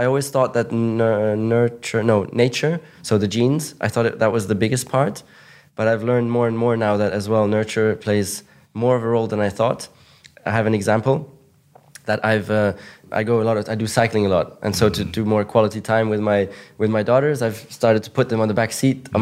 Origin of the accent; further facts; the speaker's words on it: Monaco; I grew up in Monaco, which is one of the richest places in the world. And it's like a kind of rich cocoon, you know?